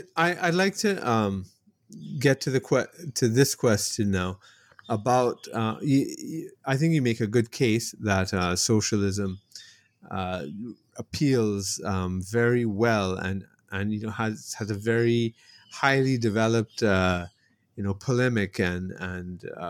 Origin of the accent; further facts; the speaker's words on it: Toronto, Ontario, Canada; also born or lived in Jamaica / United Kingdom; I grew up in Toronto and in this whole liberal environment and liberal education at the University of Toronto